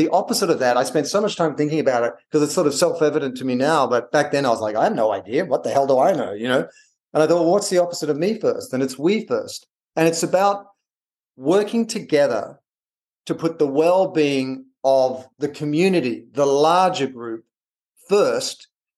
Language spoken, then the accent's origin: English; Australia; as an Australian